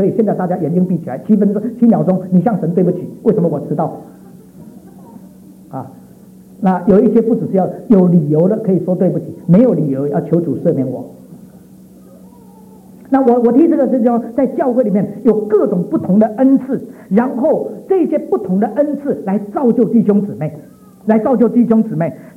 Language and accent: Chinese; China; 这个日本人在一个公司里面啊，常常一辈子在一个公司里面，我们中国人大概1年就换一个公司。